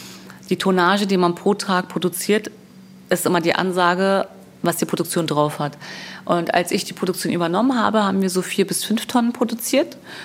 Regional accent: Berlin, Germany; ich bin 40 Jahre alt und lebe in Berlin. Ich bin in Berlin geboren, groß geworden und bin Unternehmerin.

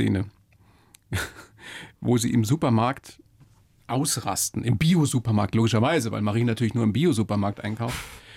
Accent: Bavaria, Germany; eine Mutter gespielt haben aus der Oberpfalz, also aus meiner Heimat

